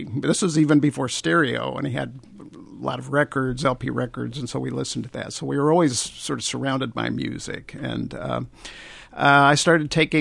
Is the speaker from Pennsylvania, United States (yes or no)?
no; Indianapolis, Indiana, United States; we'll go back to see my mother and sister in Indianapolis, Indiana. It's my hometown.